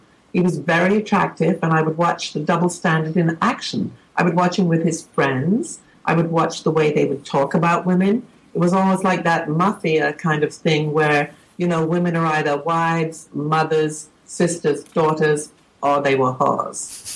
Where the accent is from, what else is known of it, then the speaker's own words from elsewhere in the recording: England, United Kingdom; Being English, we were very into soul, listening to soul music, you know.